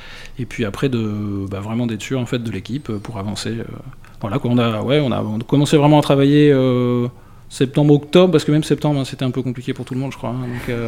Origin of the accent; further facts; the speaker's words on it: La Rochelle, Nouvelle-Aquitaine, France; Alors nous, on est de La Rochelle en fait.